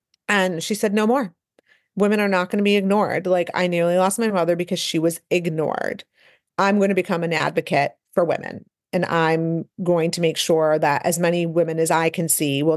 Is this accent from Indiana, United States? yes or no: no; Cleveland, Ohio, United States; But we grew up in Cleveland, Ohio, which is, you know, the mecca of cardiology.